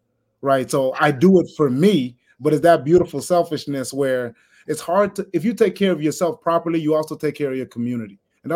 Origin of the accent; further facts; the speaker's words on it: Atlanta, Georgia, United States; now in East Point, United States; Yeah, I was raised in Atlanta.